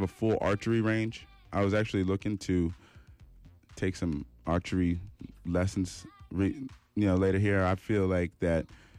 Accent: Washington, District of Columbia, United States; as I'm from Washington, D.C., I don't really get to go home too often.

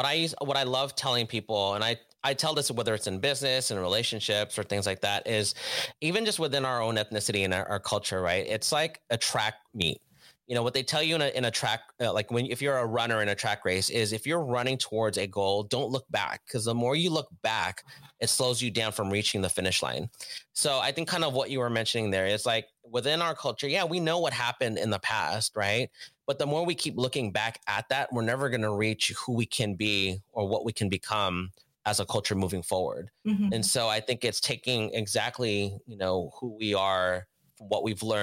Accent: Philippines; But it's at the same time, we are Filipino. And what Filipino means, it's a fusion of everything that has culminated within our history, you know.

